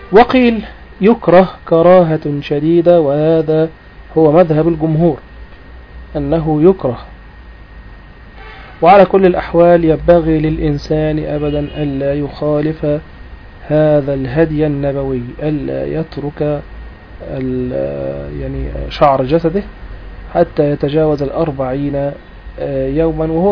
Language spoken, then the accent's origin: Arabic; Egypt; يعني دي بقى أحد الأعراف الموجودة عندنا في المجتمع عندنا في مصر